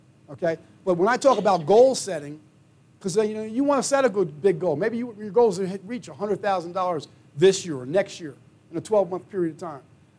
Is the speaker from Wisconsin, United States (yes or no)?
no; East Orange, New Jersey, United States; I'm from East Orange, New Jersey. We didn't, I grew up at the YMCA, but my high school didn't have a swimming pool.